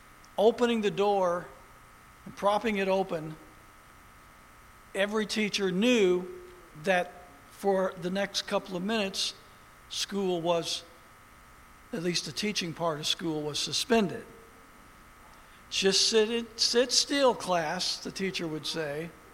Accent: Indiana, United States; I grew up in the Hoosier State basketball state of America

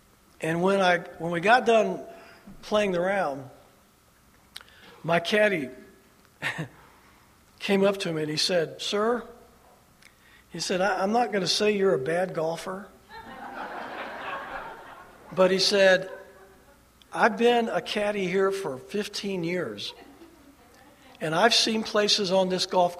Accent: La Porte, Indiana, United States; our elementary school in my little town where I grew up in LaPorte, Indiana, Park School, which no longer exists, was the city champs both my fifth and sixth grade years.

